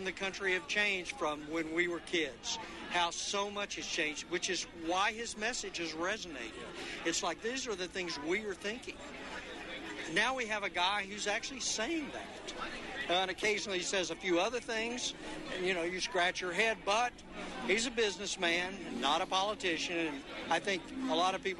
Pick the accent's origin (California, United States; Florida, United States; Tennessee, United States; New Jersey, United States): Tennessee, United States; Oak Ridge; And we're from the Oak Ridge area, which, of course, has its in its heritage the Manhattan Project